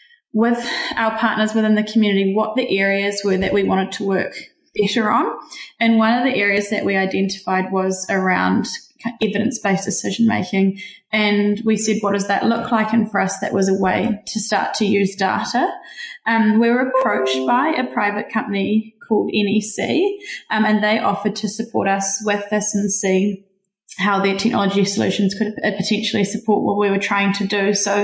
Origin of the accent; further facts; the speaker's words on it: Tauranga, Bay of Plenty, New Zealand; now in Wellington, New Zealand; So I'm originally from Tauranga, but I moved down to Wellington and studied policy and politics, and from there have ended up working in local government.